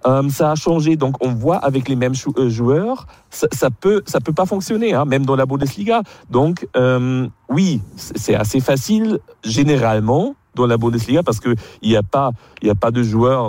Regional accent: Nuremberg, Bavaria, Germany; je suis de Nuremberg et on n'aime pas le Bayern ici.

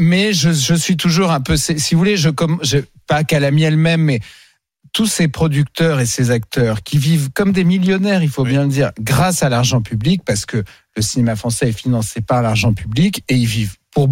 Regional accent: Paris, Île-de-France, France; Moi, je suis parisien. Je paye des impôts à Paris qui sont élevés.

